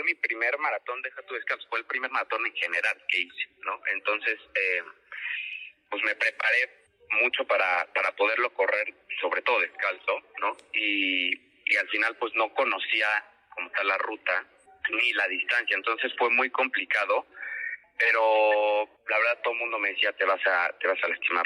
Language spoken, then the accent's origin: Spanish; Mexico; Pero pues como buen mexicano, nada más bastó que me dijeran que no podía y lo hice